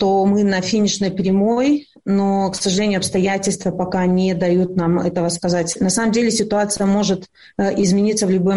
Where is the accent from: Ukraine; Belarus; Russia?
Belarus; Я просто знаю, как белорусы поддерживают друг друга